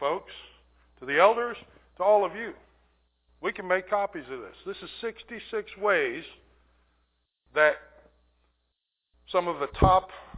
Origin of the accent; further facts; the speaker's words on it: New York City, New York, United States; but I was raised in New York City by a very popular Italian family.